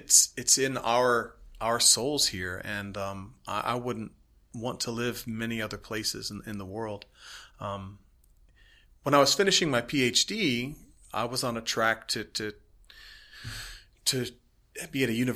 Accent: Cincinnati, Ohio, United States; now in Lafayette, United States; I grew up in Cincinnati, Ohio, and quite frankly, if I had ranked all of the places in the United States where I would live, this would have been very low on the list

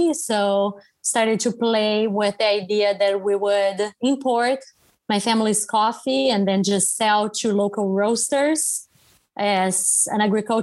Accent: Batatais, São Paulo, Brazil; I was born and raised in Brazil. So I was born on the countryside of Brazil.

